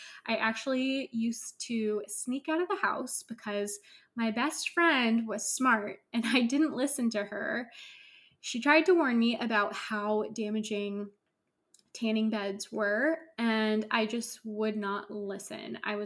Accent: California, United States; I grew up in Northern California and my family really loved the beach.

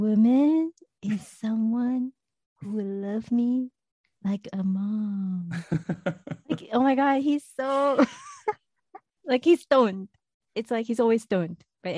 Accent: Singapore; I am 25 years old, and I am from Singapore.

